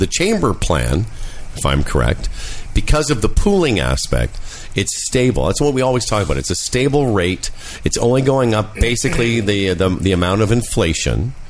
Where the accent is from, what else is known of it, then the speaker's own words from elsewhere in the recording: Saskatchewan, Canada; Because when I grew up in Saskatchewan, which is Western Canada